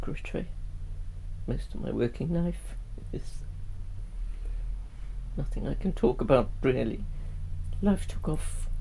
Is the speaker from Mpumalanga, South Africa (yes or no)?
no; Durban, KwaZulu-Natal, South Africa; born there; I was born in South Africa, Durban, 4th of January, 1926.